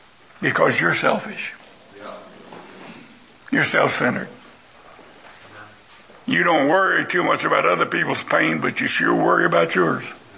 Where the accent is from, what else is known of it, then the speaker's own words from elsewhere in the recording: Texas, United States; born there; I was born in Texas on a farm. I was born in a house. Not even born in a hospital.